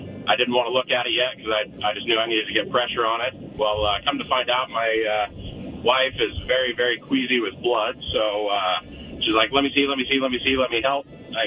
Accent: Montana, United States; now in Arizona, United States; first Christmas down here in Arizona. And I'm from Montana, so I was very adamant on having a real Christmas tree.

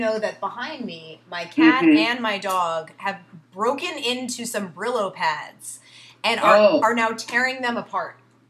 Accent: New York, United States; growing up in New York, we would say, you know, if somebody said partner, you would assume that it was the person was in a lesbian or gay relationship.

